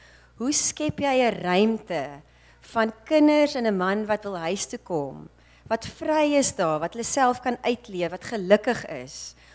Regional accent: Namibia; Ek kom van Namibia af, dan kom ons in die Kaap aan by haar.

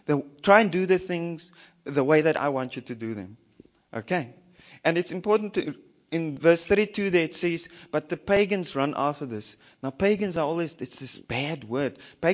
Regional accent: Windhoek, Khomas, Namibia; I'm from Windhoek.

